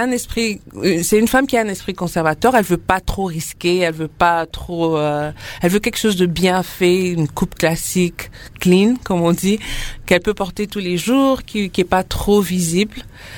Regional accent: DR Congo; j'ai grandi au Congo

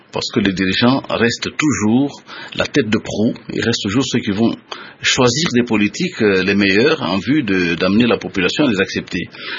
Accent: DR Congo; notamment chez nous en RDC

